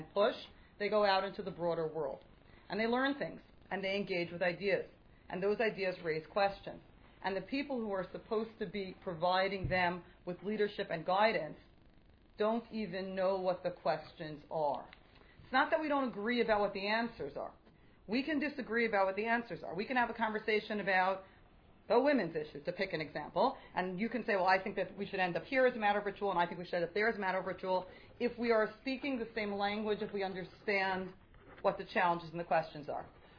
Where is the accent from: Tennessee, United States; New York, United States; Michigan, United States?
New York, United States; Brooklyn; I was raised in the Black Hat, Yeshivish, Haredi, if you'd like, community in Brooklyn.